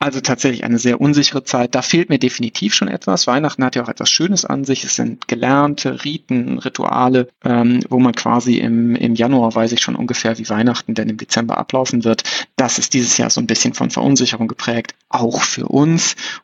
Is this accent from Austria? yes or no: no; North Rhine-Westphalia, Germany; ich bin am Niederrhein aufgewachsen, dass wir dann nach Krefeld gefahren sind zum Kaufhof